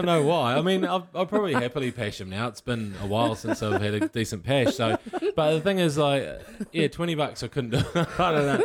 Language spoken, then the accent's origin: English; Waikato, New Zealand; Sevu Reese, because I'm from the Waikato, even though we got relegated.